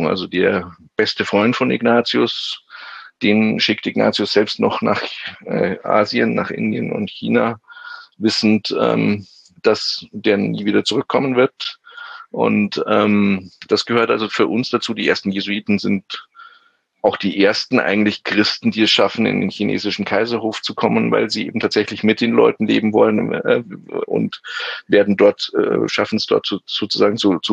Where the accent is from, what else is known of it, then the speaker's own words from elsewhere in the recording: Germany; Also es hat ein bisschen gebraucht, so als Deutscher, bis ich kapiert habe